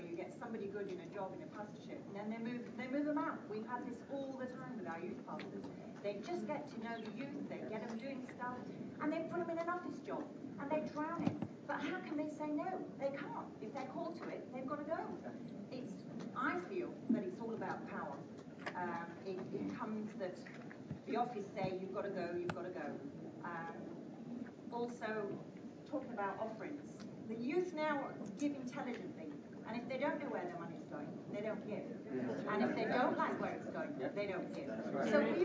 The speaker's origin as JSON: {"language": "English", "region": "London", "country": "United Kingdom", "said": "I come from London, England."}